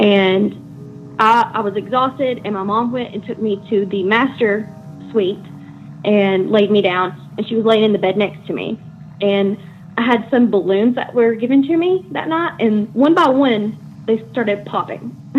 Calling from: Dalton, Georgia, United States; I'm calling from Dalton, Georgia.

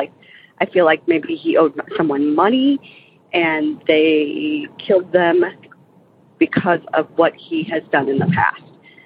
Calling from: St. Louis, Missouri, United States; I'm calling from the St. Louis area.

